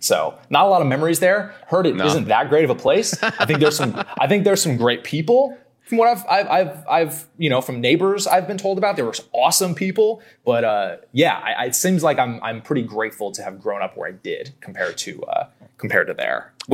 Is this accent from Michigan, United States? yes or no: no; California, United States; I grew up in the Bay Area. So like near Oakland and Berkeley. So like San Francisco, if we want to zoom out even more.